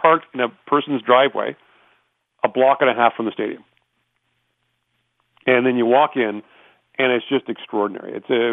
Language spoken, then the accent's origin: English; Alberta, Canada; I don't have a home market. I'm from Alberta, remember?